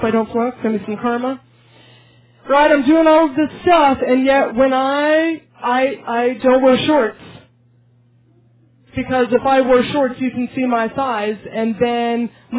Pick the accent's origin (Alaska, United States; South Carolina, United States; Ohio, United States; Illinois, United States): Alaska, United States; Fairbanks; I grew up in Fairbanks, Alaska, and there were 80 people in my graduating class.